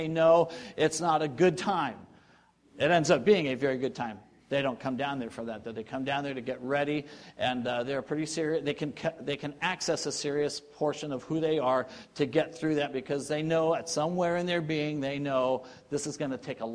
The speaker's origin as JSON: {"language": "English", "town": "San Diego", "region": "California", "country": "United States", "said": "You know, me and my roommate, he's from back east. And I'm from San Diego."}